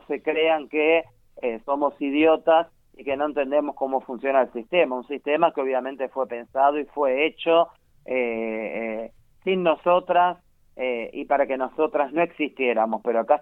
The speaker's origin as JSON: {"language": "Spanish", "region": "Buenos Aires", "country": "Argentina", "said": "soy de Buenos Aires"}